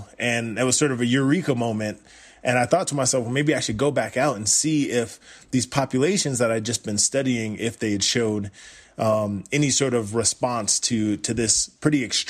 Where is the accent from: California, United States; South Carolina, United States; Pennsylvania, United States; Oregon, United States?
South Carolina, United States; And I'm from the South. I was raised in South Carolina, and I can tell you that in the South, we do not do cold at all.